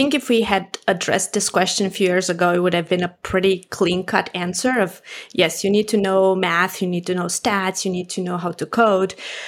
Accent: Romania; I am originally from Romania, Eastern Europe. Grew up here. I'm actually currently visiting my family

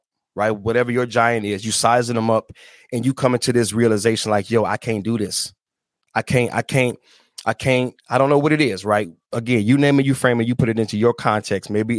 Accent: Toledo, Ohio, United States; back on the streets I grew up on back in Toledo.

